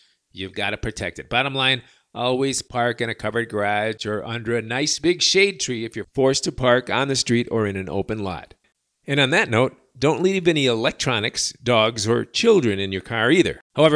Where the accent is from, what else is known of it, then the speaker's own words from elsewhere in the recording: Chicago, Illinois, United States; moved away; Now, if you're an expat from up north, like I am from Chicago, when you look out that window and first see that ash